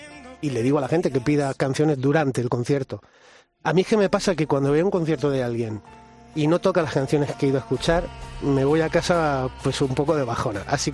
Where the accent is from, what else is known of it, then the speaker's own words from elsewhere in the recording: Murcia, Region of Murcia, Spain; moved away as an adult; now in Madrid, Spain; hace 7 años yo soy de Murcia, y hace 7 años vine a vivir a Madrid